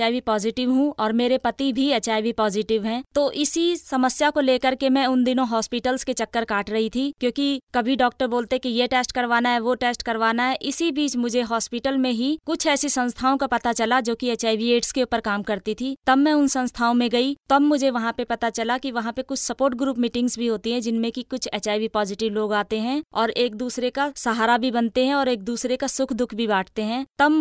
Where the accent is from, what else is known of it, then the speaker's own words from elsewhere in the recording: Rajasthan, India; और मैं राजस्थान से बिलोंग करती हूँ।